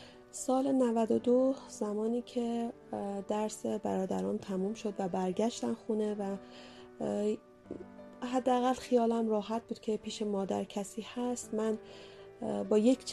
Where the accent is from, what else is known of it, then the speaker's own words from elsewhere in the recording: northern Iran, Iran; چون من اصالتا شمالی هستم،